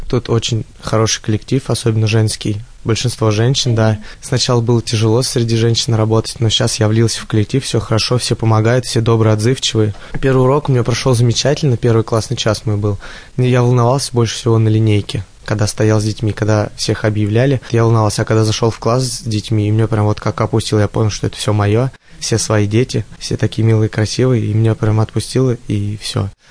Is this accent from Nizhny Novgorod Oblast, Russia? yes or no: no; Zaraysk, Moscow Oblast, Russia; born there; Итак, я родился в городе Зарайске 1996 года.